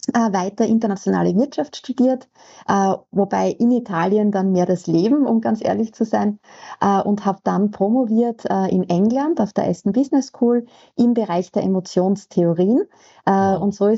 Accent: Fürstenfeld, Styria, Austria; born there; also ich komme mal aus Österreich. Ich glaube, das hört man, gell? Mhm. Ja. Diejenigen, die … kennen, geboren in Fürstenfeld

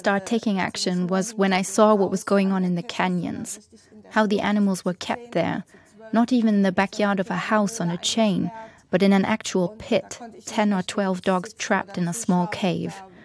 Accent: Germany; English is a second language; I grew up in Germany.

